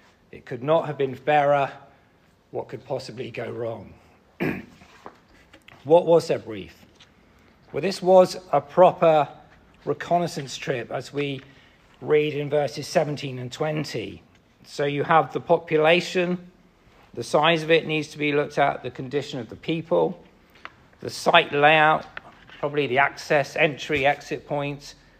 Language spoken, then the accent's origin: English; Romsey, South East England, United Kingdom; So when I was a young boy growing up in Romsey Elam Pentecostal Church, and I think that explains quite a lot, doesn't it?